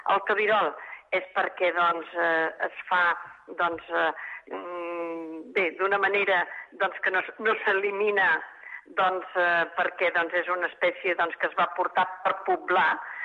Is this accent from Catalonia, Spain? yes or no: yes; Les Franqueses del Vallès, Catalonia, Spain; jo soc de les Franqueses del Vallès i estàvem inundats